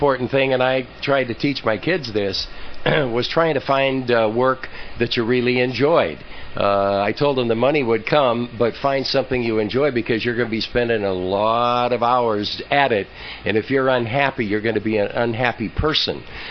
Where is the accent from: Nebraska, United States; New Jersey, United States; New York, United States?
Nebraska, United States; Omaha; That's correct. Nebraska, born and bred in Omaha, Nebraska.